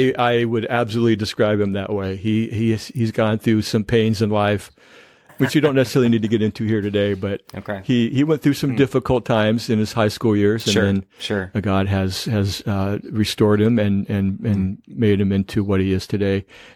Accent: Iowa, United States; also born or lived in Minneapolis; So I moved back. I grew up in Iowa. I moved back to Iowa, spent a year or so living with my parents, and then I moved up to Minneapolis

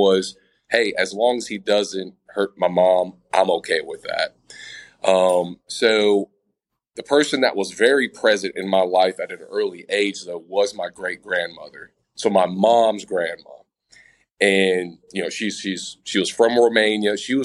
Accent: Dearborn, Michigan, United States; born there; Well, I was born in Dearborn, Michigan. So outside of Detroit. And my first 5 years there

